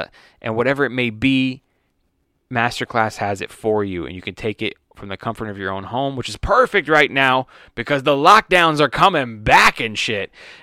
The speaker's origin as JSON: {"language": "English", "country": "United States", "said": "as a human being, as an American, as an artist"}